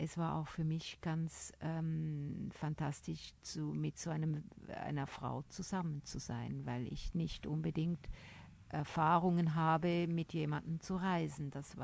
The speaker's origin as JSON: {"language": "German", "country": "Switzerland", "said": "ich bin aus der Schweiz."}